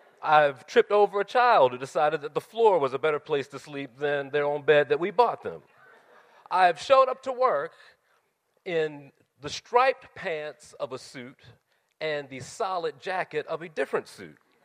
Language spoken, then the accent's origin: English; Baltimore, Maryland, United States; also born or lived in Milwaukee; Well, I'm from Baltimore, and I love the city.